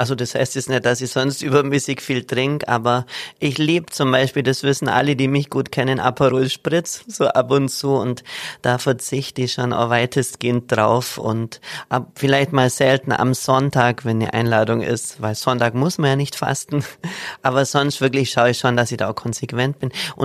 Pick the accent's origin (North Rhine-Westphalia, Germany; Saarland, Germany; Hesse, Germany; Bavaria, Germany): Bavaria, Germany; Haarwangen; in meiner Heimat, ein Dorf, das heißt Haarwangen im Unterallgäu. Ich liebe es.